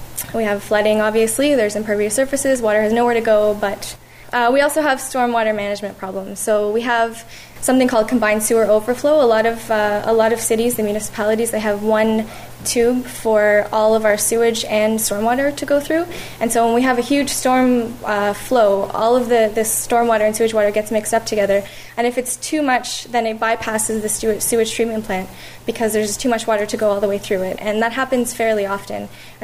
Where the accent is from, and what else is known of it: Ontario, Canada; now in Vancouver, Canada